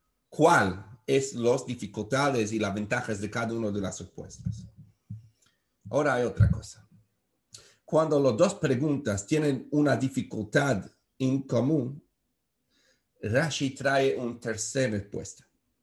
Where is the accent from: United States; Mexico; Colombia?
United States; Brooklyn, New York; Spanish is a second language; perdón en castellano, soy de Brooklyn